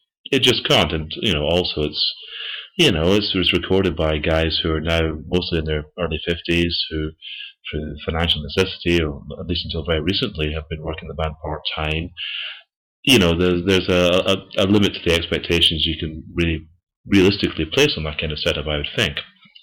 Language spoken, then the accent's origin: English; Dunfermline, Scotland, United Kingdom; But I was … They're from my hometown, Dunfermline, and they were my band